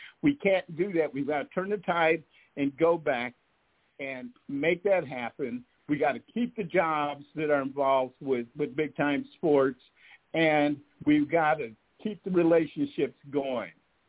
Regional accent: Chicago, Illinois, United States; now in Las Vegas, United States; I'm from Chicago. We love our teams. I live in Vegas, but I'm still a diehard Sox fan, White Sox fan.

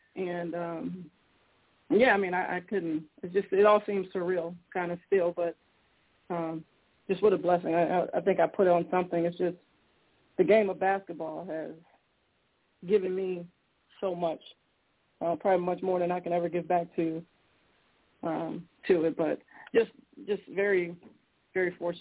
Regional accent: Hammond, Indiana, United States; No, I am from Indiana. I'm from Northwest Indiana, Hammond, to be exact.

